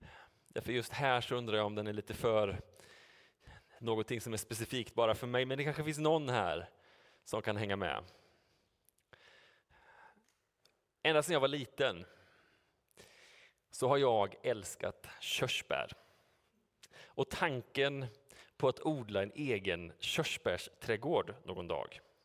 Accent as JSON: {"language": "Swedish", "town": "Uddevalla", "region": "Västra Götaland County", "country": "Sweden", "tie": "born or raised there", "said": "Jag har gjort det hemma där jag bodde när jag var liten på Sunningen i Uddevalla."}